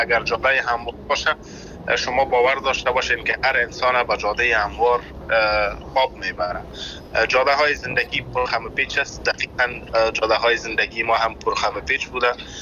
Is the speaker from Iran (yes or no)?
no; Afghanistan; born there; ما درست است که در افغانستان زاده شدیم